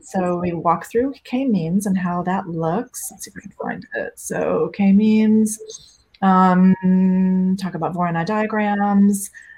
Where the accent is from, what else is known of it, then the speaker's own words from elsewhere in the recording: Boston, Massachusetts, United States; I'm from Boston, so I was writing this lesson and I was like, what a cluster.